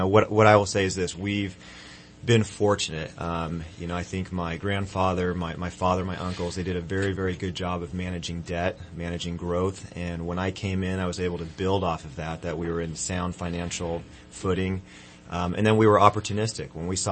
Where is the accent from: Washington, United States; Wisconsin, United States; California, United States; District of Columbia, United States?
California, United States; Redding; born there; I was born in Reading